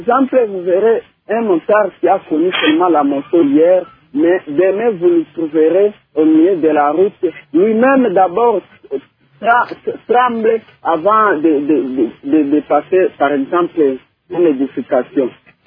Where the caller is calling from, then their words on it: Kalima, Maniema, DR Congo; Ici, chez nous, à Kalima, nous avons des motards